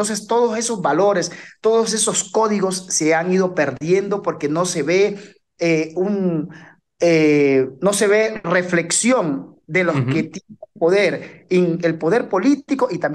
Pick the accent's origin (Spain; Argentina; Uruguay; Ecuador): Ecuador; una pugna entre nosotros como ciudadanos ecuatorianos.